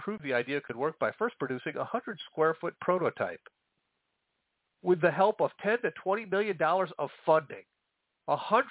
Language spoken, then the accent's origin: English; Chicago, Illinois, United States; I grew up in the Chicago area.